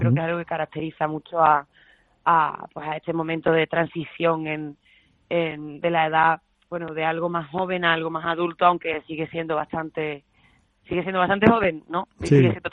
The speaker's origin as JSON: {"language": "Spanish", "town": "Seville", "region": "Andalusia", "country": "Spain", "also_born_or_lived": "Madrid / Rome / London", "said": "yo soy de Sevilla, ahora mismo vivo en Sevilla."}